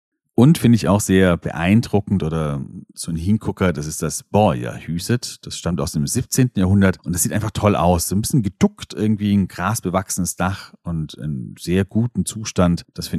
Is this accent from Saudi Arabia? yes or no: yes; Riyadh, Riyadh Province, Saudi Arabia; Und zwar in Riad, in meiner Heimatstadt.